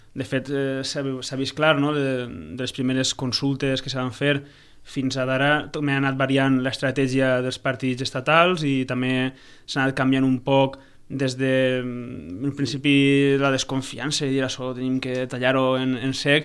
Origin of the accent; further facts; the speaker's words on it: Valencian Community, Spain; jo sóc valencià i al País Valencià estem vivint